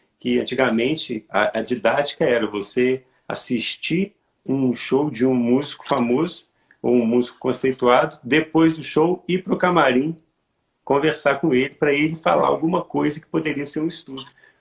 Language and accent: Portuguese; Minas Gerais, Brazil; Você sabe que eu sou mineiro, né?